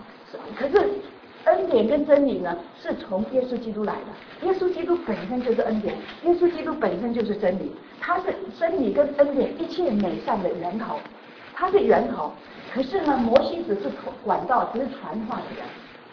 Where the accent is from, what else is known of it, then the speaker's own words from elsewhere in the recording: China; 对我们中国人来说呢，如果是中国人写的话，写给中国人